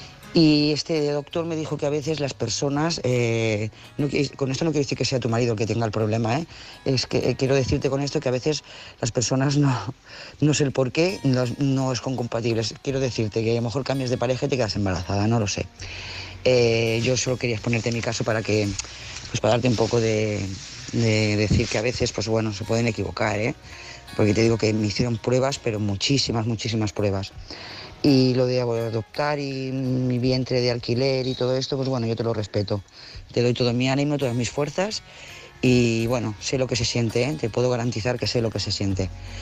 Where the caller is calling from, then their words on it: Lloret de Mar, Catalonia, Spain; de Lloret de Mar.